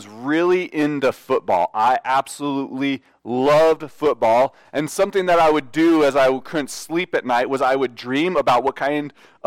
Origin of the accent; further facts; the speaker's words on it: Denver, Colorado, United States; I grew up in Denver, of course.